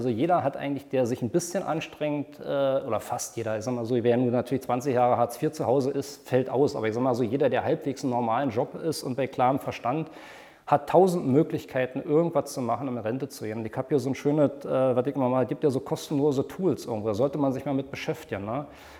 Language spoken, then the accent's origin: German; East Germany, Germany; Also ich bin aus dem Osten, alleinerziehend mit meiner Mutter, keinen Bezug zu irgendwelchen Selbstständigen.